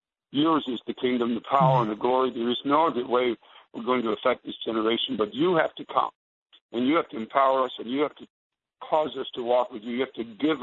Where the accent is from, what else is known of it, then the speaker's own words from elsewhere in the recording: Canada; now in United States; I've been here 21 years now. I came from Canada originally